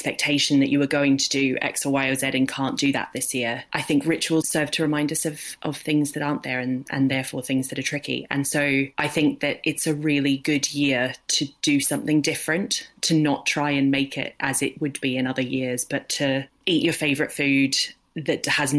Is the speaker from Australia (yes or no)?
yes; Queensland, Australia; I grew up in Queensland, which is tropical.